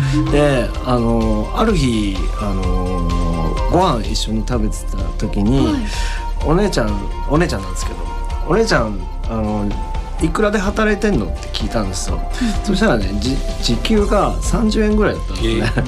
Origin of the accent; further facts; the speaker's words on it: Kawasaki, Kanagawa, Japan; 地元川崎での大きい